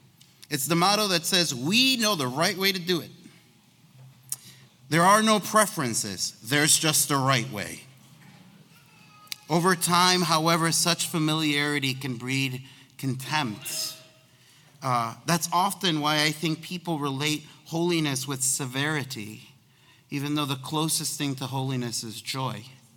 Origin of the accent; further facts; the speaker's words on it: Guatemala; now in Chicago, United States; I grew up going to church. I was born in Guatemala, and that's where we went to church. And when we moved to Chicago, that is where we went to church, to a Guatemalan immigrant population church.